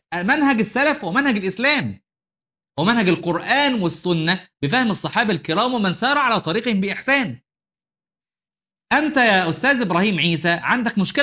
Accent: Egypt

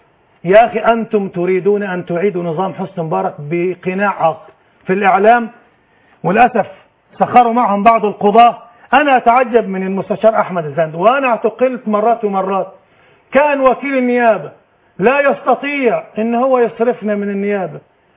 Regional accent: Egypt; نحن مصريون

